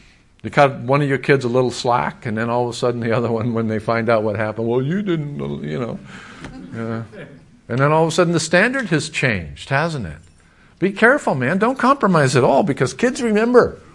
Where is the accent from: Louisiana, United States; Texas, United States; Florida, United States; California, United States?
California, United States; And here I am from California, you know, Green Acres type of situation.